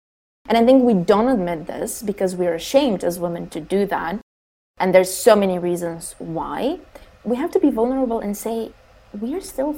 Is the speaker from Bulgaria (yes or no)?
yes; Bulgaria; So I grew up in a very poor country. I was born in Bulgaria. It's tough.